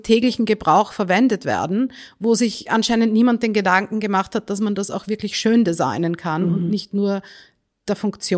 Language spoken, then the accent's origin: German; Vienna, Austria; Also aufgewachsen bin ich hauptsächlich in Wien, aber alle Ferien waren zum Großteil hier in Kinberg.